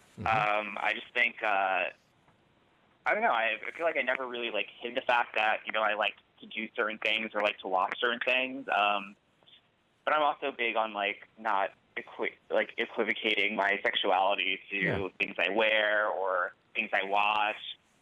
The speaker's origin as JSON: {"language": "English", "region": "New York", "country": "United States", "tie": "born or raised there", "also_born_or_lived": "Charleston, South Carolina", "said": "Well, I'm from New York. I was raised here for 11 years, and I lived in Charleston, South Carolina for another 11 years."}